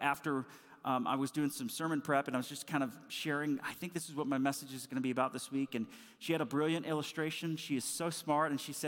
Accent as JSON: {"language": "English", "town": "Lexington", "region": "Kentucky", "country": "United States", "tie": "born or raised there", "said": "is kind of like my hometown. She's from Lexington, Kentucky, the bluegrass state where the horses run free, okay?"}